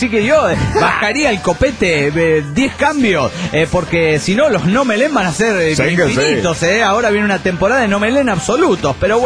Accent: Valencia, Carabobo, Venezuela; de Valencia, Venezuela.

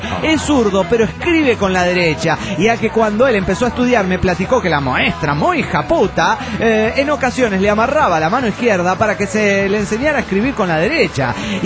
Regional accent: Monterrey, Nuevo León, Mexico; Nuevo León, México.

